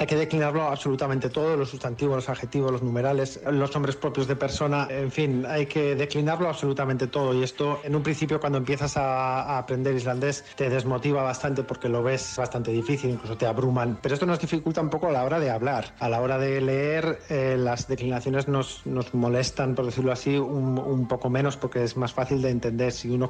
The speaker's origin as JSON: {"language": "Spanish", "town": "Zaragoza", "region": "Aragon", "country": "Spain", "tie": "born there", "also_born_or_lived": "Barcelona", "said": "Nací en Zaragoza, en España. Me licencié en geología. Después me trasladé a Barcelona, donde me especialicé en vulcanología. Después di un cambio hacia las humanidades y en Barcelona me licencié en traducción"}